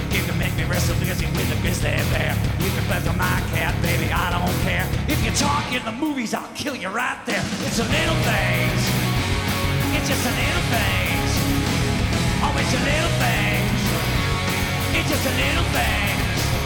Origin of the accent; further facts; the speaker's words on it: Phoenix, Arizona, United States; I came all the way from Phoenix, Arizona, to my second home in London, England.